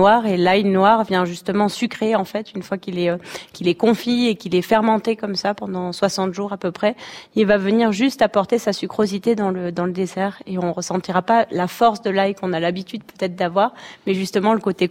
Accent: Provence-Alpes-Côte d'Azur, France; en passant par chez nous dans le Luberon

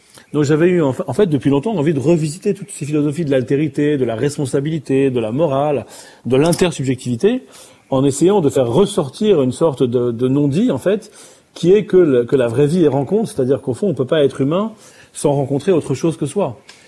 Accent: Boulogne-Billancourt, Île-de-France, France; Puisque moi, je suis né à Paris, enfin dans l'Ouest parisien, à Boulogne. J'ai grandi très très très très loin de l'Algérie et de son soleil.

